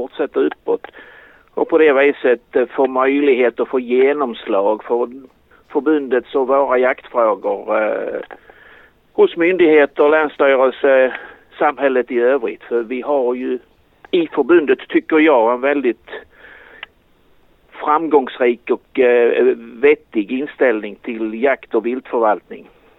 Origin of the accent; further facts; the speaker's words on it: Skåne, Sweden; Alltså jag är ju lite bortskämd som skåning.